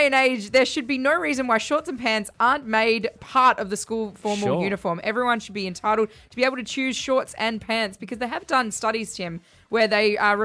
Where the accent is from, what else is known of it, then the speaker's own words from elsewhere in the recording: Victoria, Australia; growing up in Victoria, this surprises me because my school, we were allowed to wear whatever we wanted.